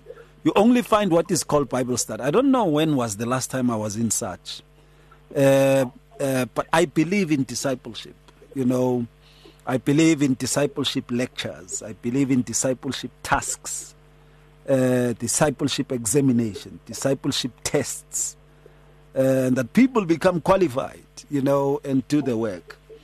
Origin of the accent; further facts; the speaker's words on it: South Africa; born there; Ever since I was born here in South Africa